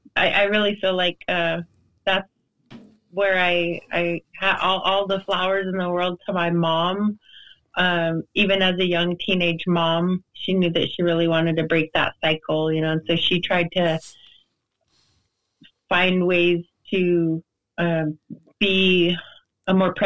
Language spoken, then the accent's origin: English; Idaho, United States; Well, I'm a little red kid from Idaho. I grew up on the Nez Perce Indian Reservation, and I am the second in a lineup of six kids